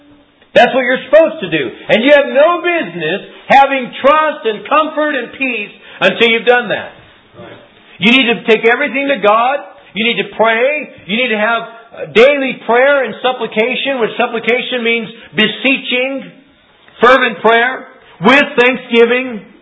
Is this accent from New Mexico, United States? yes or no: yes; Albuquerque, New Mexico, United States; when they found out I grew up in Albuquerque